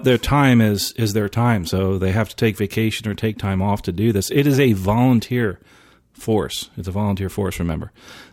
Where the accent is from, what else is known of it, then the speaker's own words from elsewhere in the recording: Philadelphia, Pennsylvania, United States; born there; Yes. I was born in Philadelphia.